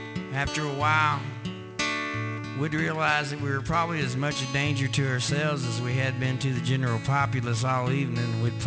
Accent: Texas, United States; was growing up in South Texas, I belonged to a peer group of exactly four.

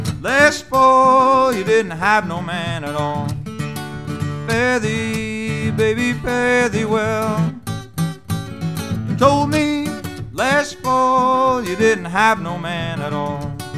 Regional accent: New York City, New York, United States; The Spinning Disc on the Grand Concourse in the Bronx, New York, where I'm from. I'm a southerner. I'm from the South Bronx.

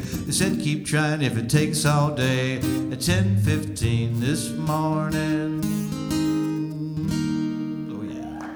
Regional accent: West Virginia, United States; I had a little malfunction on my GPS, and it took me, I'm from West Virginia.

